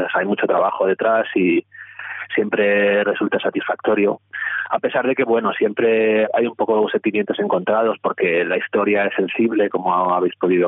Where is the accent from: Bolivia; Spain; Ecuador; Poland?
Spain; un diario bastante conocido en España, en mi país, tuvimos esta crisis financiera en el país